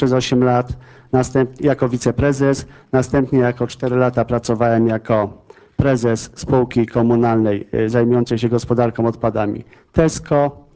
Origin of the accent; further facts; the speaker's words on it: Zakopane, Lesser Poland, Poland; Jestem rodowitym Zakopiańczykiem, mam 49 lat. Całe swoje życie spędziłem w tym mieście. Tutaj całe życie pracuję.